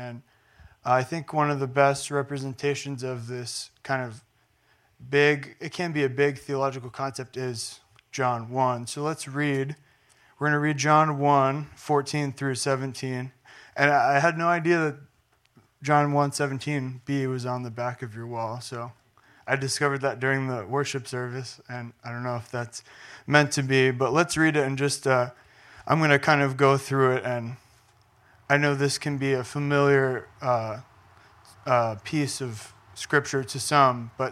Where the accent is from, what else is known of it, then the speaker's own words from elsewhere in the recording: Baltimore, Maryland, United States; now in Frederick, United States; So I'm originally from Baltimore. … I grew up in the Baltimore church on and off throughout my life